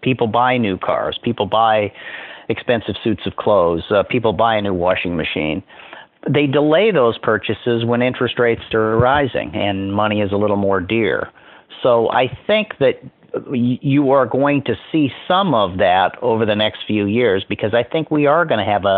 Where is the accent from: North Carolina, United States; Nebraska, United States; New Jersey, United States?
Nebraska, United States; Omaha; I grew up in Omaha, Nebraska. I grew up in the shadow of Berkshire Hathaway and Mr. Buffett.